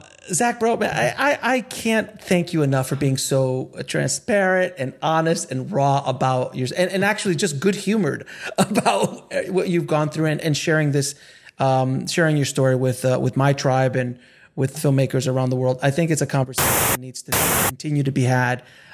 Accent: Miami, Florida, United States; because I came from Florida, which sure. did Miami

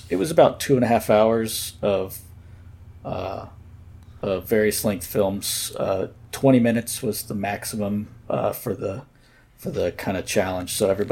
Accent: Kansas, United States; growing up in Kansas at a time when there really wasn't a film community, or there it was very small.

